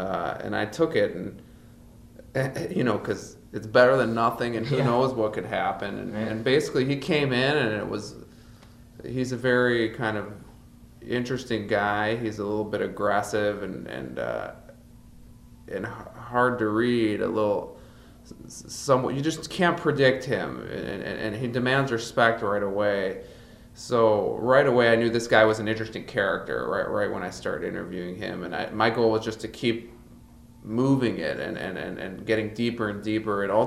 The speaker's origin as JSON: {"language": "English", "town": "Chicago", "region": "Illinois", "country": "United States", "tie": "born or raised there", "said": "Chicago. I grew up in Chicago."}